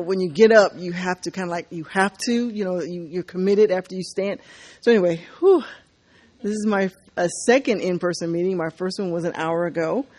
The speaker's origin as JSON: {"language": "English", "region": "Alaska", "country": "United States", "said": "Because I felt like I needed to share. I'm from Alaska."}